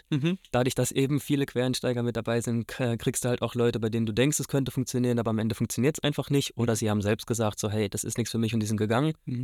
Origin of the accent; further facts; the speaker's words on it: Rhineland-Palatinate, Germany; Ich bin Pfälzer Urgestein. Ich komme hier direkt aus der Gegend, wohne auch mittlerweile in Germersheim. Wahrscheinlich, wenn die Folge rauskommt, 32 Jahre alt.